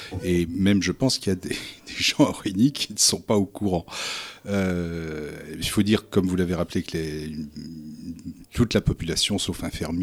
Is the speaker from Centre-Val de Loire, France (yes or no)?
no; Normandy, France; Oui, en fait, moi, je suis normand